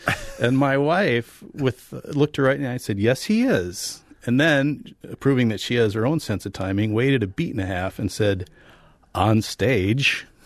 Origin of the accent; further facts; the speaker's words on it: Wisconsin Rapids, Wisconsin, United States; born there; I said I was conceived in Illinois. I was born in Wisconsin Rapids. Big difference.